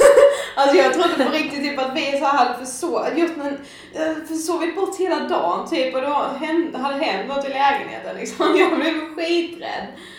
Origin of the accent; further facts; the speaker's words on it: Blekinge, Sweden; now in Stockholm, Sweden; mycket har jag hört om min dialekt och så vidare